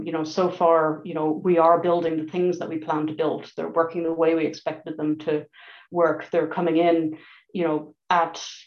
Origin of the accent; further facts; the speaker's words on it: Dublin, Leinster, Ireland; So I'm from Dublin.